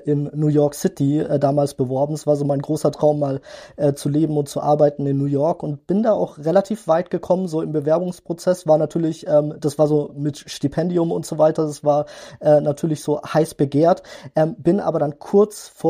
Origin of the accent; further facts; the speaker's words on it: Stuttgart, Baden-Württemberg, Germany; Ich komme ja aus Stuttgart